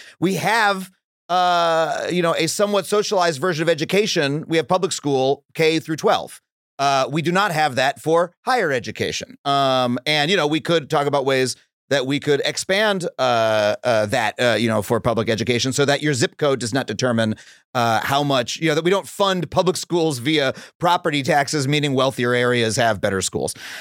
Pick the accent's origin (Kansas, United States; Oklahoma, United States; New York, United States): New York, United States; where I grew up on Long Island versus Brownsville, Brooklyn